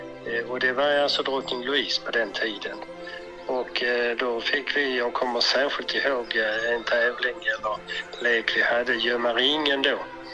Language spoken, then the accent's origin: Swedish; Helsingborg, Skåne, Sweden; Och där föddes jag då och mina två bröder, Claes och Kenneth, och vi växte upp där i väldigt fin miljö nära skog och hav